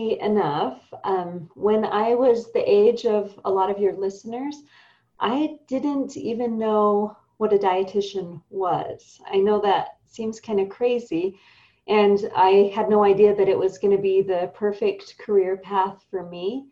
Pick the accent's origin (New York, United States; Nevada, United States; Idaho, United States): Idaho, United States; Idaho Falls; Yeah, I grew up in Idaho Falls and still live there this day, raising my family here.